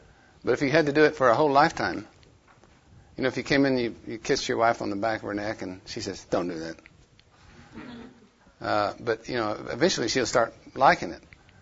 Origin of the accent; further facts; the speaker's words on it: Chickasha, Oklahoma, United States; I grew up in Chickasha, and I learned how to do that.